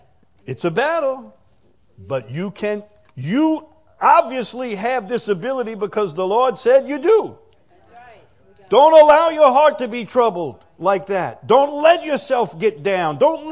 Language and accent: English; Chalmette, Louisiana, United States; Years ago, when I grew up in Chalmette, not far from the Chalmette battlefield, so we would ride our bikes over there, me and my buddies.